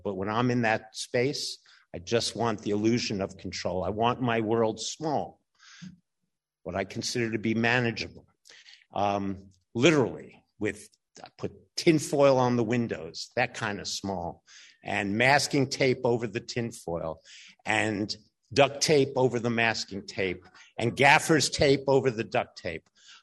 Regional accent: New York City, New York, United States; I grew up in New York City.

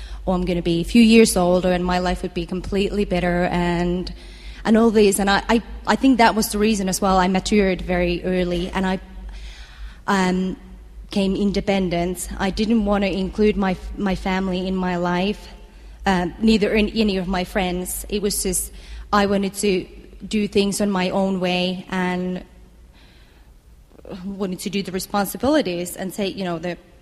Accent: Finland; born there; English is a second language; And I was born in Finland, youngest of three children.

